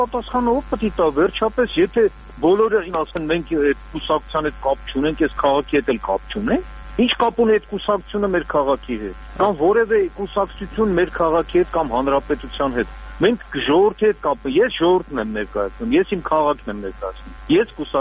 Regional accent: Yerevan, Armenia; Ես ազատ երևանցի եմ

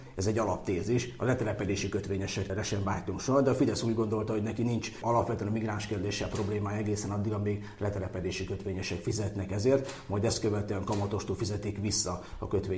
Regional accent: Borsod-Abaúj-Zemplén, Hungary; én járok elég gyakran, hiszen ugye a szülőföldem Borsod

